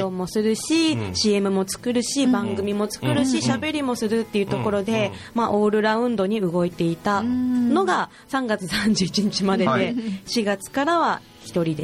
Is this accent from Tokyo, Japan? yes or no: no; Miyazaki, Japan; 出身は宮崎県宮崎市です。